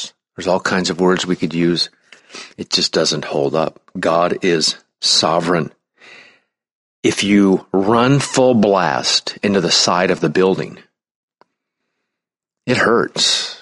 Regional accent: Omaha, Nebraska, United States; I'm so mad at my mother and father for having me born and raised in Omaha, Nebraska with an awful public school

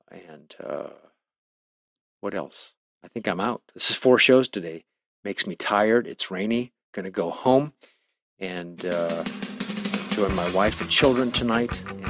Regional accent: Nebraska, United States; I'm from Nebraska.

